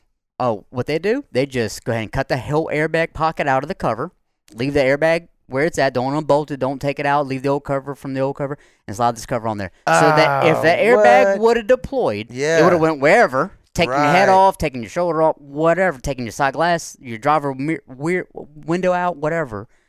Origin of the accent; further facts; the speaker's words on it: Woolmarket, Mississippi, United States; their geographic area is Woolmarket, which is where I'm from.